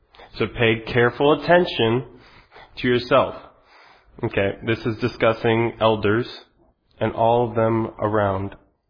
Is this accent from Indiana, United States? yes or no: no; Utah, United States; So before I begin, I want you all to know I'm from Utah. … I'm a pastor at a church in Utah.